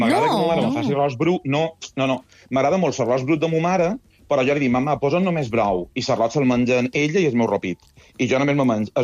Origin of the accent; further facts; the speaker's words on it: Balearic Islands, Spain; jo com a bon mallorquí, fins que arribes mes d'agost, no m'ha fet dins aigua